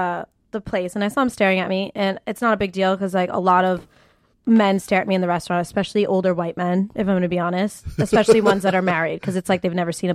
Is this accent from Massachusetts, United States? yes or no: yes; Boston, Massachusetts, United States; I'm from Boston.